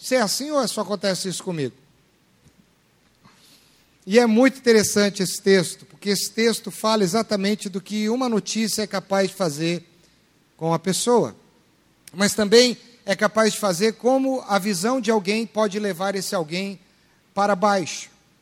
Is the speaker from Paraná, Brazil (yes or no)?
yes; Maringá, Paraná, Brazil; now in Londrina, Brazil; Mora gente assim aqui em Londrina ou não? Ou só lá de Maringá, de onde eu vim?